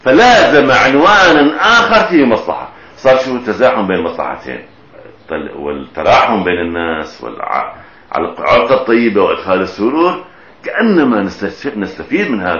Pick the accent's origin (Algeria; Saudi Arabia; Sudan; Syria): Syria; يعني مثلا عندنا في سوريا في مصلحتين